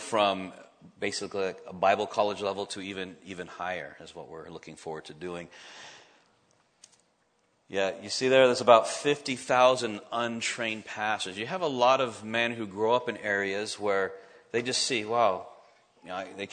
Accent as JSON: {"language": "English", "region": "California", "country": "United States", "tie": "born or raised there", "said": "I grew up in California, so I think the Catholicism in California and close to Mexico is similar to the Catholicism in the Philippines."}